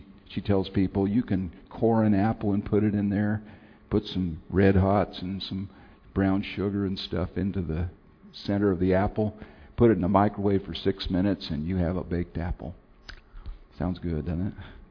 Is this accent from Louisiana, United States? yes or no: no; Phoenix, Arizona, United States; I'm originally from Phoenix, Arizona. I grew up with Sandy.